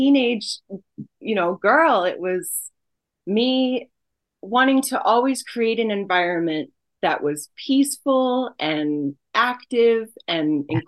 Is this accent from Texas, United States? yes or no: no; Denver, Colorado, United States; now in Aurora, United States; I grew up in Denver, Colorado, mostly